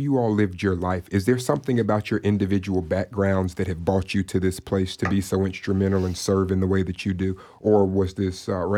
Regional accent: Tallahassee, Florida, United States; So I'm from Tallahassee, seven generations. So most of the things that I've done in my life have been done right here on this ground.

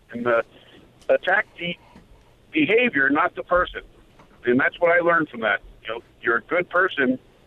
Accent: New Jersey, United States; now in Rochester, United States; I grew up in New Jersey, and when I was a boy, I misbehaved a lot.

